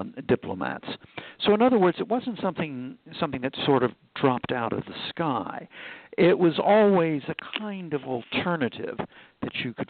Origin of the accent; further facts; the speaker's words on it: Washington, District of Columbia, United States; I was born and raised just outside of Washington, D.C.